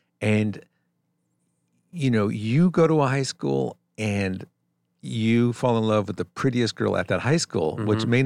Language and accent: English; East Coast, United States; Ex-football player, bartender. I was from the East Coast.